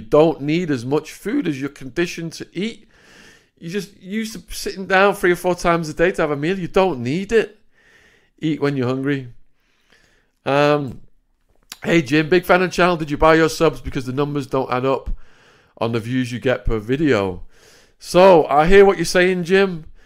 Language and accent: English; Widnes, North West England, United Kingdom; I'm from Bloody Widnes.